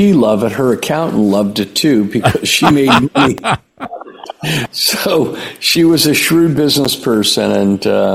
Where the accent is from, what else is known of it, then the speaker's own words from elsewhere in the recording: New York City, New York, United States; born there; I was born in New York City, so I had no relationship with being raised in the South.